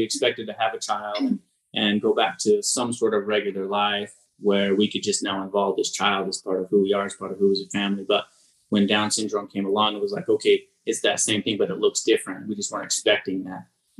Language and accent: English; Salt Lake City, Utah, United States; Born and raised in Salt Lake City.